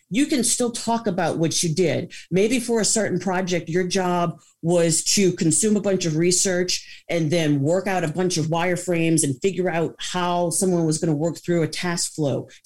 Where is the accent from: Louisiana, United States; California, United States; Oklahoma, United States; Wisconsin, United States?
Louisiana, United States; New Orleans; also born or lived in Jackson; now in Houston, United States; I'm from New Orleans and then I lived in Jackson and now I'm in Houston.